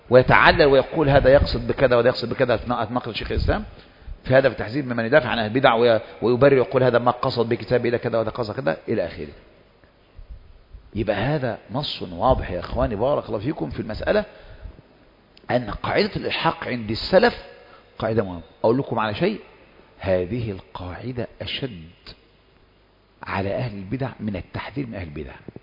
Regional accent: Kafr El Sheikh, Kafr El Sheikh Governorate, Egypt; أنا من مصر من كفر الشيخ، من عند الشيخ هشام البيلي.

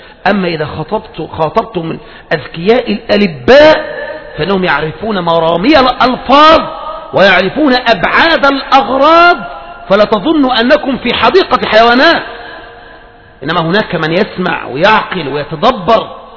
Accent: Egypt

